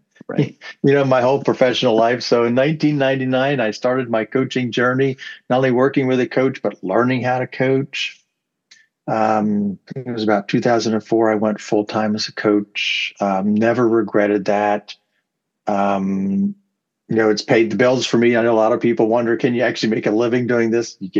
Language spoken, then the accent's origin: English; Pennsylvania, United States; So actually, I'm a dual citizen. I'm an American and a Canadian, although I live in Pennsylvania pretty much my entire life.